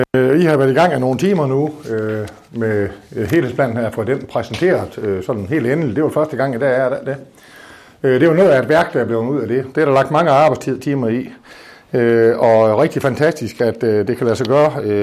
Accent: Central Denmark Region, Denmark; Jeg kender det hjemmefra, der hvor jeg kommer fra. Når Hovre og Spjald spiller kamp sammen

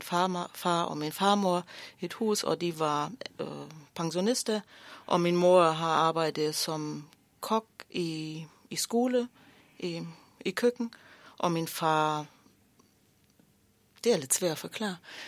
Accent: Kamin, Mecklenburg-Vorpommern, Germany; Danish is a second language; also born or lived in Rostock; Jeg blev født i Rostock, og så opvokst i Kamin.

